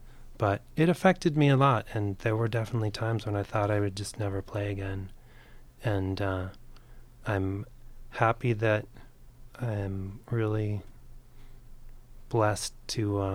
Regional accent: Michigan, United States; And I grew up in Michigan, and every year in elementary school, at least once, they would show us this movie, a Canadian movie called Paddle to the Sea.

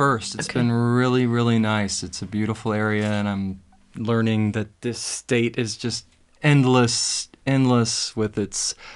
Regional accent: Texas, United States; I'm originally from Texas, where I've heard that for a long time there too.

